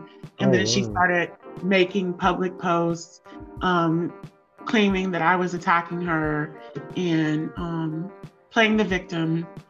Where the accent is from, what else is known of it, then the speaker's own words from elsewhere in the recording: United States; So then he got mad at me when I told him I was American. Mm-hmm. And I'm American.